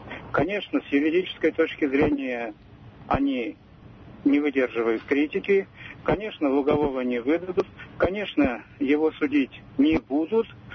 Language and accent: Russian; Moscow Oblast, Russia; я из Подмосковья.